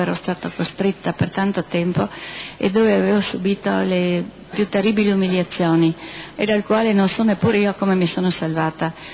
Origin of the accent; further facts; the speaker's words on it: Trieste, Friuli-Venezia Giulia, Italy; vengo da Trieste.